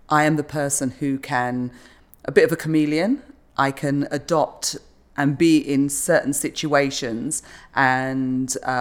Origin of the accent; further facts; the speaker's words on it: United Kingdom; accent: British; now in United States; I love my British accent. And I don't want to get rid of that.